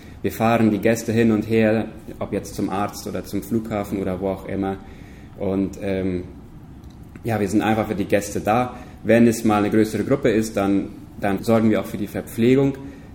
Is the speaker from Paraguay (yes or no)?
yes; Boquerón, Paraguay; meine Frau heißt Ginny. Wir kommen beide hier aus dem Chaco. Ich bin in Menno aufgewachsen, meine Frau in Neuland.